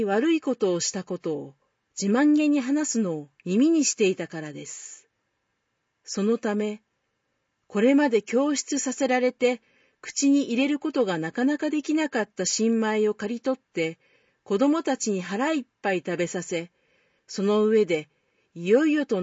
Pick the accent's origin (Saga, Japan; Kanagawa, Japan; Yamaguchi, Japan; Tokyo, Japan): Tokyo, Japan; born there; 1936、昭和11年に東京で生まれ、9歳の時に敗戦を迎えています。